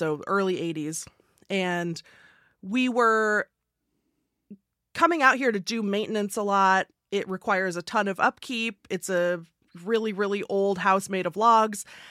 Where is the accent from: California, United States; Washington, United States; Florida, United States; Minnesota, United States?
Washington, United States; Seattle; And it was like, and I grew up in Seattle and I'm like, I'm offended.